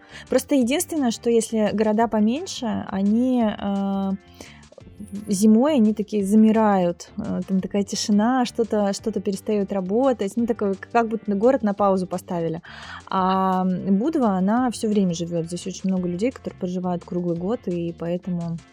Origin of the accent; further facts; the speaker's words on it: Moscow, Russia; now in Budva, Montenegro; Я из Москвы.